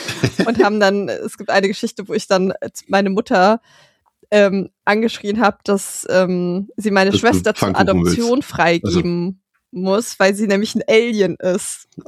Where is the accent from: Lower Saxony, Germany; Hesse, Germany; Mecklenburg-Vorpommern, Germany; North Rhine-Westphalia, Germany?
Hesse, Germany; Fulda; born there; ich bin ja in Fulda geboren worden